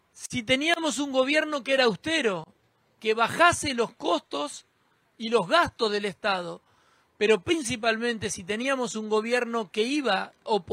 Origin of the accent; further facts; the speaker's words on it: Santa Fe, Argentina; por lo que somos los santafesinos principalmente.